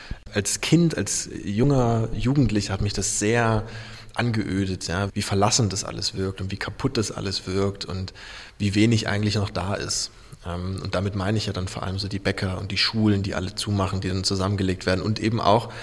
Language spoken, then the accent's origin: German; Saxony, Germany; Ich habe meine Umgebung und mein Sachsen und mein Ostdeutsch-Sein, was auch immer das ist, noch nicht für mich befriedigend erkundet und begründet.